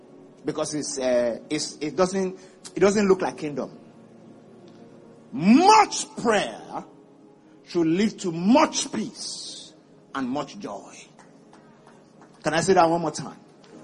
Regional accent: Ibadan, Oyo, Nigeria; In my growing up days, where I grew up in Ibadan, sometimes there's no water flowing through the tap.

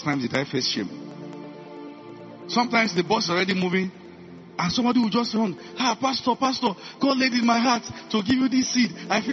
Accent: Nigeria; And I came from Nigeria.

